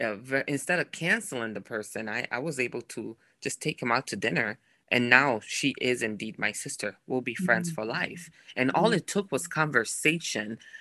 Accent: Milan, Lombardy, Italy; also born or lived in Naples; now in United States; So I was born and raised in Italy. I was born in Napoli, south of Italy, and raised in the suburbs of Milan. My parents are originally from West Africa, Ghana, but, you know, all I know is Italy. So I always call myself an Afro-Italian, and now I'm proud American.

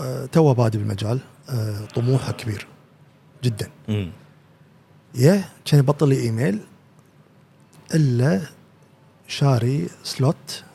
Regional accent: Kuwait; إحنا داشين عليهم ككويتيين وعرب

